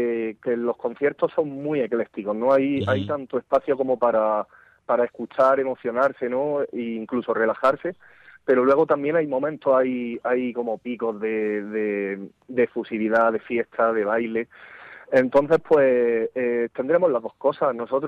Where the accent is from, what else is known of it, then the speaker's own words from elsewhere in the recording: Andalusia, Spain; Nosotros somos de Andalucía. Que es una tierra pues que es bastante más diferente al resto de España, tanto en el carácter de la gente, como en el clima, como en muchas cosas.